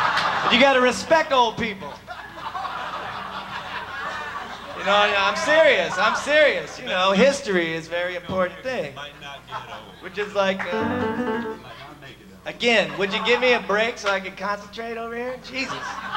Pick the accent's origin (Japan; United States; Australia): United States; Atlanta, Georgia; It's when you're little, you know, like with Rich and I growing up in Atlanta.